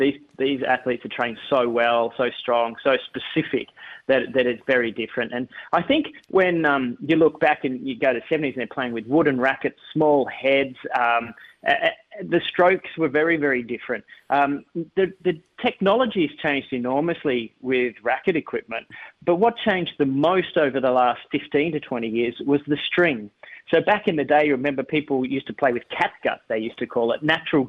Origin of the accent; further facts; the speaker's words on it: Sydney, New South Wales, Australia; because I grew up in Sydney and we played on loam or stabilised loam